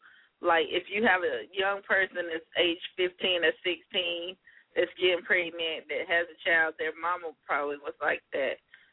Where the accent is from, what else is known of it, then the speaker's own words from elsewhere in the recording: South Carolina, United States; now in Charlotte, United States; Oh, I'm from South Carolina. Clemson area.